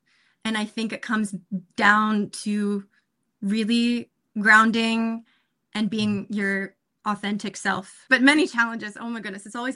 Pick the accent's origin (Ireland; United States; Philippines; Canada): Philippines; Being Filipino and having that just natural, like, sense of being resilient and optimism, I think it helped me to go down this path.